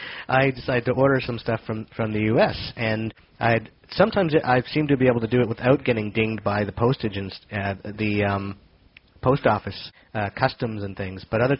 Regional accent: Mississauga, Ontario, Canada; from Canada, Mississauga, Ontario, to be precise.

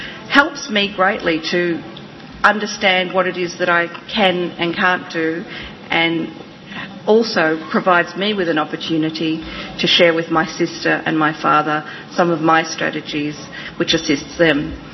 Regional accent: Australia; I come from Australia

